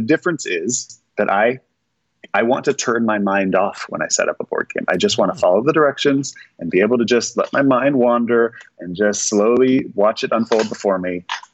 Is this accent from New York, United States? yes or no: no; California, United States; when you're born and raised in California, you've lived here long enough, you never think it's done.